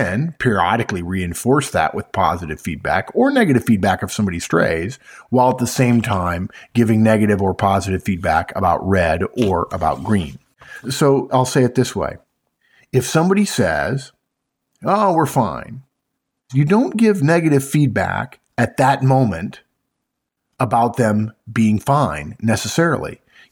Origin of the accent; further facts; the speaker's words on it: California, United States; I grew up in California. I grew up saying it. I spent time in Hawaii.